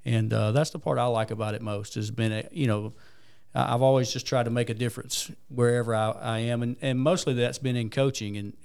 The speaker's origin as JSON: {"language": "English", "town": "Sylacauga", "region": "Alabama", "country": "United States", "tie": "born or raised there", "said": "So I was born and raised in Sylacauga. So I'm from Sylacauga, was born right here in Coosa Valley Medical Center, and spent my whole life just about in this town."}